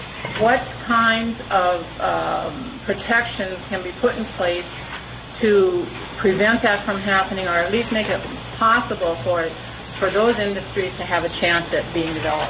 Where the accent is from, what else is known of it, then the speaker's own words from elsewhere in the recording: Crookston, Minnesota, United States; from Crookston.